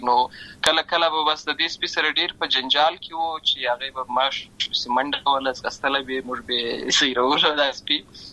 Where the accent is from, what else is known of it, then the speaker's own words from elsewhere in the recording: Lashkar Gah, Helmand, Afghanistan; also born or lived in Uruzgan; زه په اصل کې د اورزګان ولایت یم. اما زه په هلمند ولایت د شکرګاه کې پیدا شوی یم. اما د لوی سوی یم. عملته مې ښوونځی لسته ده.